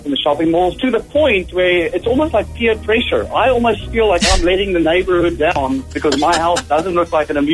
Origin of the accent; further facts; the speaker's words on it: South Africa; first language Afrikaans; English is a second language; there is 12 official languages in South Africa.